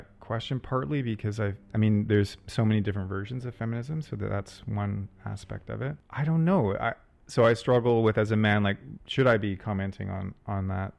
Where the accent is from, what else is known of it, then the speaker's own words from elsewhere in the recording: Vancouver, British Columbia, Canada; and I'm a white, queer, able-bodied, middle-class, cisgendered man. I was born and raised in Vancouver, traveled tons, but this is definitely my home.